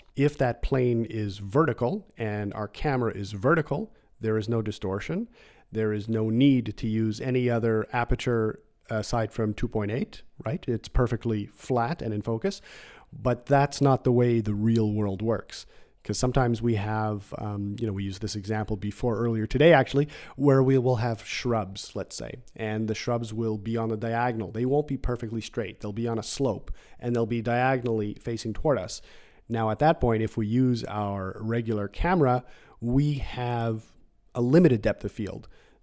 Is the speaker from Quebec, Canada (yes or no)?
yes; Montreal, Quebec, Canada; I'm from Montreal, and he's from Alberta.